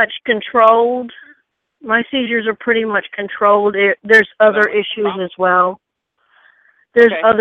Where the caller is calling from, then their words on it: Virginia, United States; Just south of Richmond, Virginia.